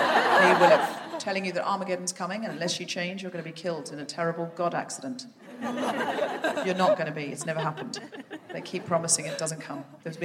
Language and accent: English; London, United Kingdom; I'm from London